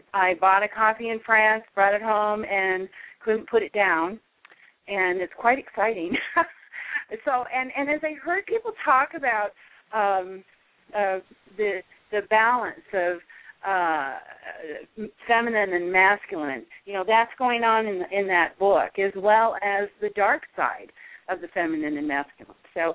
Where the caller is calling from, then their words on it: Wyoming, United States; I'm calling from Wyoming, and I thought if nobody else wants to talk, I will.